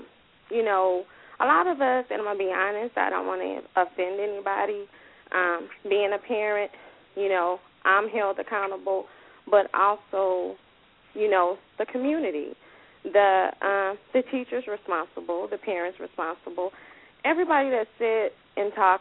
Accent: Louisiana, United States; because I'm actually from Louisiana, so my mother, my nieces, my nephews, and my siblings were also affected by the hurricane.

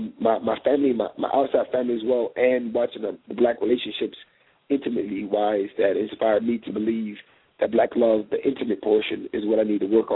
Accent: Florida, United States; now in Atlanta, United States; Was it because I was from South Florida and I was so successful?

